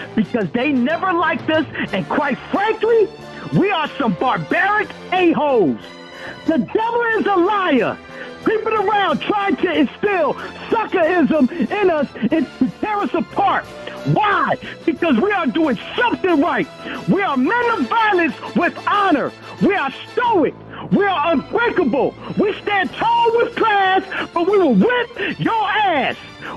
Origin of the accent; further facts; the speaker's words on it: Philadelphia, Pennsylvania, United States; from North Philly, Hunter Park, a.k.a. the Star Major of Philly.